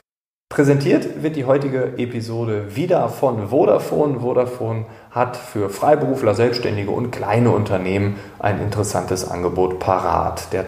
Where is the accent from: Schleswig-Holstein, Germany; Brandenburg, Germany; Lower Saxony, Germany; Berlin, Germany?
Lower Saxony, Germany; wenn ich meine Eltern in meiner Heimat Ostfriesland besuche